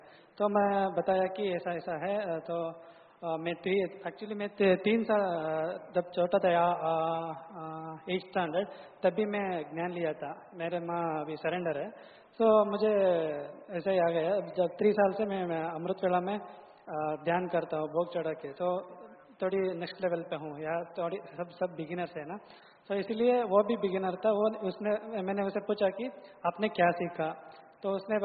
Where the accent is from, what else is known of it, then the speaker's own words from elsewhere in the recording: Karnataka, India; मैं हिंदी में कंफर्टेबल हूँ. मैं … मैं कर्नाटका से हूँ.